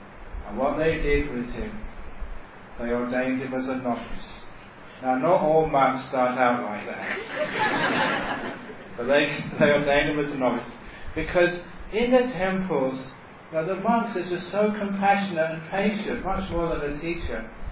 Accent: Australia; I can say that because I'm an Australian.

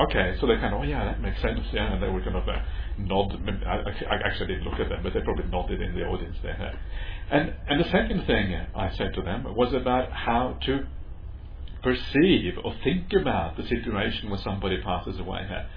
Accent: Norway; where I came from Norway.

